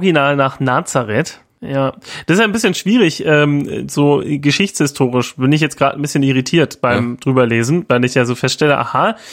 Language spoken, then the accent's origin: German; Semlin, Brandenburg, Germany; ich komme aus Semlin, das ist so ein kleines Dorf in der Nähe von Rathenow, westlich von Berlin, da bin ich geboren, ja. Und Semlin gehört zu Rathenow, ja, ist aber irgendwie 6 Kilometer entfernt, dazwischen kommt Wald.